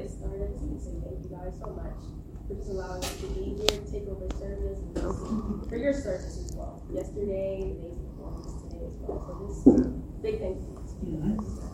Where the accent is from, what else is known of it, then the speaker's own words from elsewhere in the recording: Ghana; moved away; I was born in Ghana, and I lived there with my mom, my sister, and my grandmother. My whole family's down there.